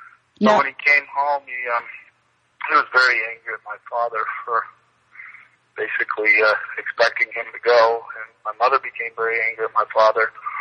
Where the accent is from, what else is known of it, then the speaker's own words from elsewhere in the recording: Portland, Oregon, United States; Well, I grew up in Portland, Oregon, in a Catholic family, a family that was intact.